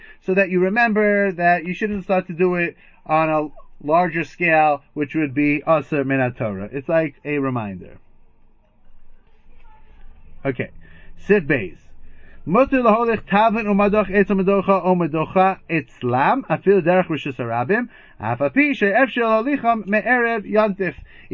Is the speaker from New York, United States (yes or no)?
yes; Queens, New York, United States; back in the day, growing up in Queens.